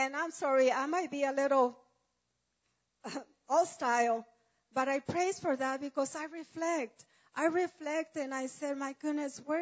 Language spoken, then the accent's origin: English; Mexico; I learned the values where I came from. I'm from Mexico